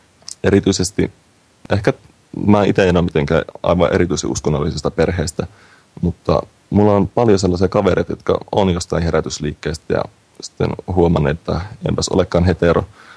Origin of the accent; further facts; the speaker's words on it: Oulu, North Ostrobothnia, Finland; Mä oon ihan Oulusta, on koko elämäni on täällä Oulussa asunut.